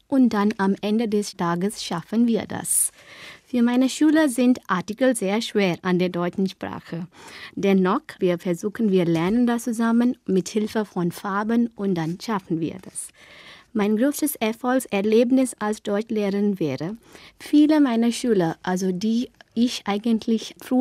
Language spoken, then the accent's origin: German; Delhi, India; German is a second language; Ich komme aus Delhi, aus Indien. Ich bin im Jahr 1986 geboren. Ich arbeite jetzt erst seit 10 Jahren in Delhi